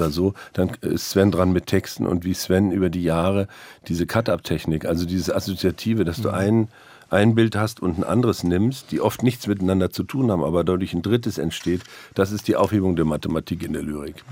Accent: Neustrelitz, Mecklenburg-Vorpommern, Germany; born there; dass da das Wort Neustrelitz in einem 1800 Seiten Roman auftaucht, das ist meine Geburtsstadt.

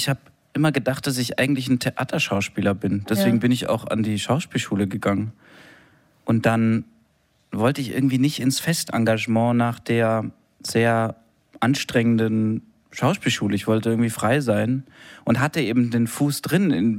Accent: Munich, Bavaria, Germany; Ich bin in München vor allem groß geworden.

